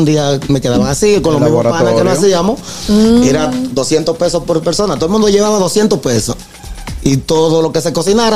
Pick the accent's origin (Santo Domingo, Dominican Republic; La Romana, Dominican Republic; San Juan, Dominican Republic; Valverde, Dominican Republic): San Juan, Dominican Republic; Buechío; un bar famoso que había en mi pueblo, Buechío, San Juan de la Maguana